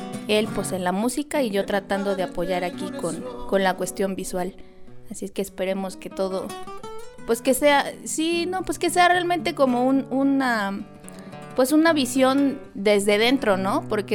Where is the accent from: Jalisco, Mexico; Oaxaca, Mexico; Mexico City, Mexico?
Oaxaca, Mexico; Santa María Mixtequilla; soy originaria del Istmo de Tehuantepec, una población que se llama Santa María Mixtequilla, Oaxaca, perteneciente al Istmo.